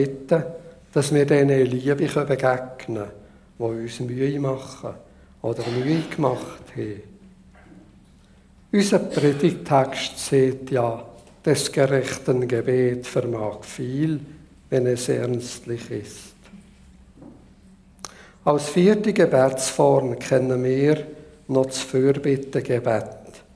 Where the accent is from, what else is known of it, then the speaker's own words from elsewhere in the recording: Switzerland; dass es unser Land nach vielen hundert Jahren noch gibt, wo wir als Schweizer Volk so gut haben.